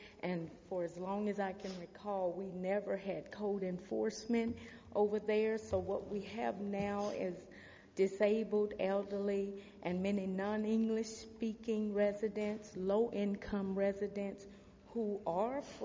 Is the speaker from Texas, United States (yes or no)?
yes; Dallas, Texas, United States; I'm from West Dallas. … I'm a retired veteran.